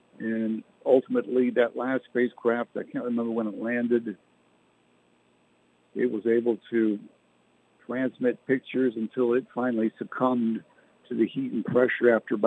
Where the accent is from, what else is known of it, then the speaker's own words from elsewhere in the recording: Canada; I did, as a boy growing up in Canada.